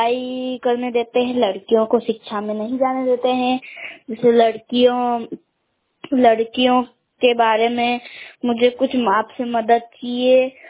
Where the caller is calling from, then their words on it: Kelod, Madhya Pradesh, India; मैं केलोद गांव से बोल रही हूँ। मेरा जिला एमपी है